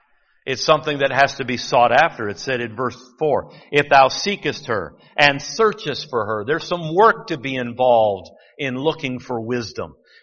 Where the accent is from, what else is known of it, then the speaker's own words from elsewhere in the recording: Livonia, Michigan, United States; I think of when I was growing up in Livonia